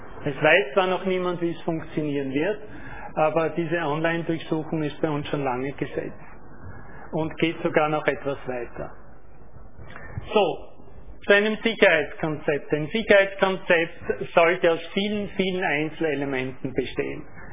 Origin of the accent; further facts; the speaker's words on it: Austria; ich komme aus Österreich, verwende, werden Sie schon meiner Sprache entnommen haben